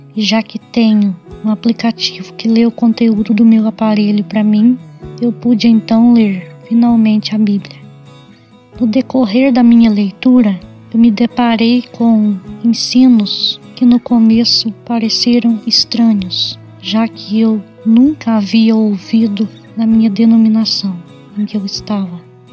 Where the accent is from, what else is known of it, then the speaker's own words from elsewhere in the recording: Santana de Caldas, Brazil; sou de Santana de Caldas.